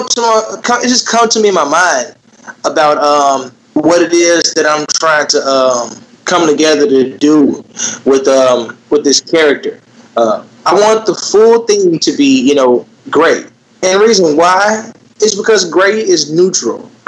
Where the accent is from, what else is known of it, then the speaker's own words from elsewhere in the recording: Little Rock, Arkansas, United States; born there; I was born here in Little Rock, Arkansas, man, at the doctor's building, 1996.